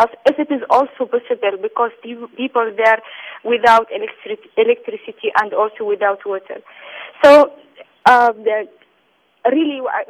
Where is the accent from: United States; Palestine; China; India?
Palestine; Rafah, Gaza Strip; English is a second language; because I'm citizen from Rafah, and I'm living there